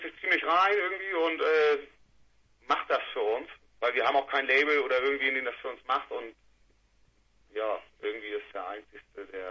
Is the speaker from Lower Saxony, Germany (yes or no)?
yes; Lower Saxony, Germany; born there; geboren in Niedersachsen.